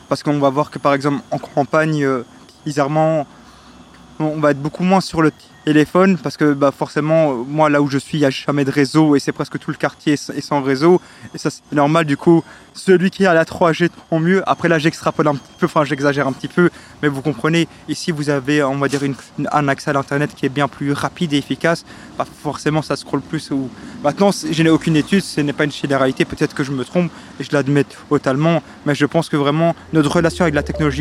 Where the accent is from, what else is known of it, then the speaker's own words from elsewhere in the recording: Ixelles, Brussels-Capital Region, Belgium; born there; moi à la base je suis né ici à Ixelles.